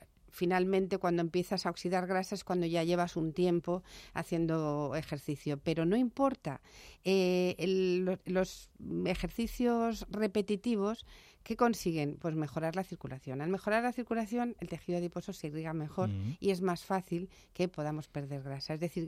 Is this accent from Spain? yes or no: yes; Alicante, Valencian Community, Spain; como yo soy alicantina